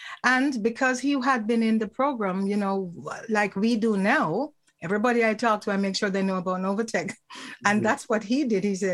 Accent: Jamaica; now in Toronto, Canada; I always like to say I'm from Jamaica.

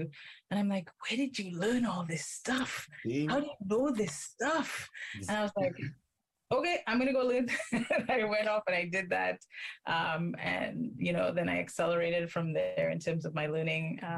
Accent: St. Lucia; now in Canada; I'm originally from St. Lucia, Canadian St. Lucian, so I have a bit of a my feet in both lands

